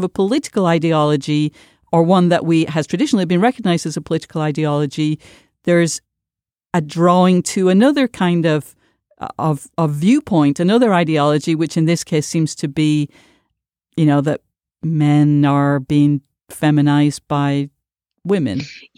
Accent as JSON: {"language": "English", "country": "United Kingdom", "tie": "born or raised there", "said": "I'm in my 50s, I grew up in Britain in an age when, you know, in an age and in an area where socialism was, you know, the mainstream option."}